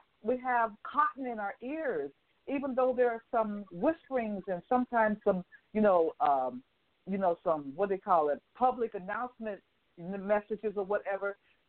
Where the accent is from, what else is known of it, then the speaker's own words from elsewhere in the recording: Portland, Oregon, United States; because I come from Portland, Oregon. That is the home of both Nike and Adidas.